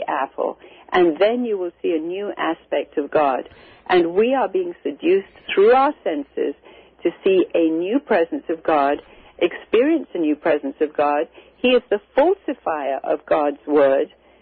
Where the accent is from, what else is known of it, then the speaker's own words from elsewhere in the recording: India; is I was born and raised in India.